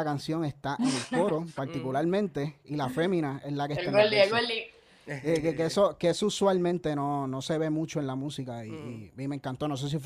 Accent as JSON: {"language": "Spanish", "town": "Levittown", "country": "Puerto Rico", "said": "Tú sabes, yo soy de Levittown y no te pierdes mucho, en verdad."}